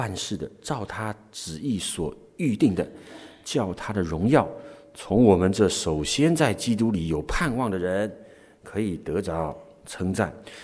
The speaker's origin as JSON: {"language": "Chinese", "country": "China", "said": "我们中国人"}